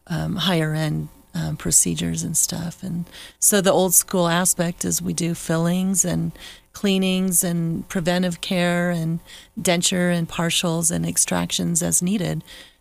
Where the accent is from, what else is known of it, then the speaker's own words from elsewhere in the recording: Arizona, United States; moved away; I'm from Arizona originally, and I saw the need in Arizona.